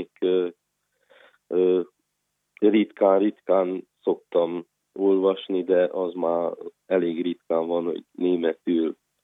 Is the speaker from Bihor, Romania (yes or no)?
no; Brașov, Brașov County, Romania; Brassóba nevelkedtem, ott nem volt probléma. Édesapám román volt, tehát ismerni, jól ismertem a román nyelvet.